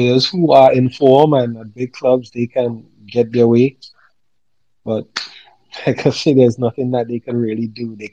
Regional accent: Trinidad & Tobago; I come from Trinidad and Tobago, the Caribbean.

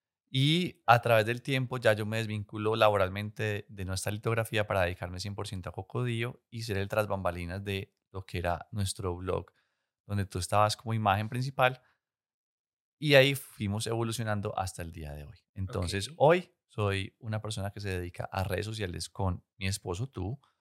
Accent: Medellín, Antioquia, Colombia; yo soy un hombre de 35 años, soy de Medellín, Antioquia, colombiano. Nací en el seno de una familia compuesta por mamá, papá y hermano mayor. Todos acá en Medellín.

